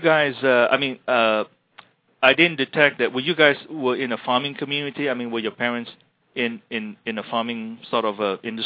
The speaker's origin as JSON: {"language": "English", "country": "Malaysia", "tie": "born or raised there", "said": "growing up in Malaysia with my mom in Malaysia"}